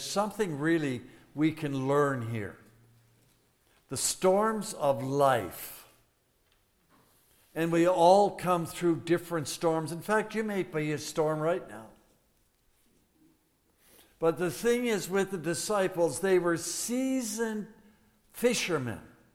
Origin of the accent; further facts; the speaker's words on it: Yorkton, Saskatchewan, Canada; That dear woman comes from my hometown, Yorkton, Saskatchewan.